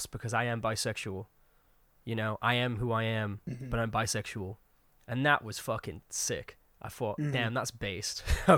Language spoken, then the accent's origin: English; Yorkshire and the Humber, United Kingdom; I grew up in West Yorkshire, that's where I'm from